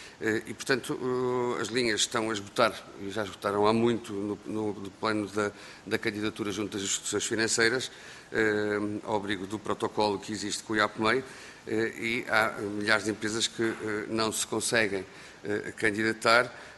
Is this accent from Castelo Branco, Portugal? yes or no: no; Viana do Castelo, Portugal; porque sou oriundo de Viana do Castelo, do meu círculo eleitoral